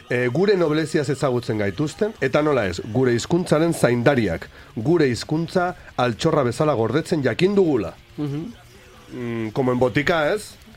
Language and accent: Basque; Navarre, Spain; ni Nafarra naiz kasualitatez, gurasoak mantxegoak direlako, Madrilen, Barcelona deno Bilbon, jaio aldintzen, alere. Nafarroa da nire aberria, eta tutera nire zigorra da.